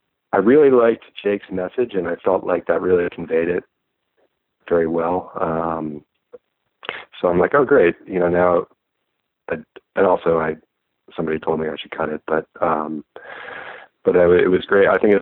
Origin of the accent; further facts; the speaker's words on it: Washington, District of Columbia, United States; moved away as an adult; now in New York, United States; I grew up in Washington, D.C., but I lived in New York since college.